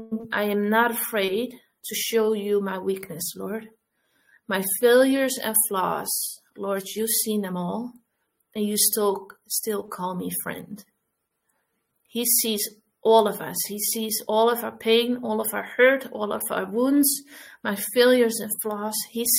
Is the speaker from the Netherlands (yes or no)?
yes; Netherlands; English is a second language